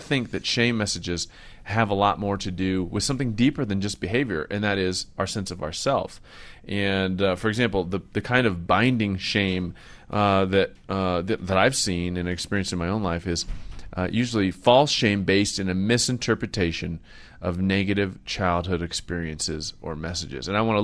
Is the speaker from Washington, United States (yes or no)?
yes; Seattle, Washington, United States; now in Colorado, United States; now that I live near Pike's Peak. I grew up near Pike Place in Seattle